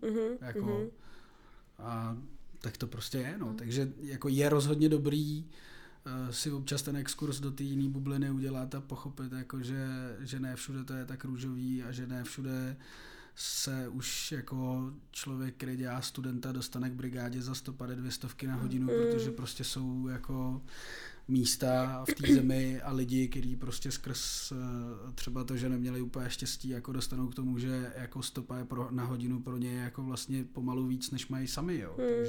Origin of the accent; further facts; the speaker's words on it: Brno, South Moravian Region, Czechia; born there; já jsem rozený Brňák, ale neberu si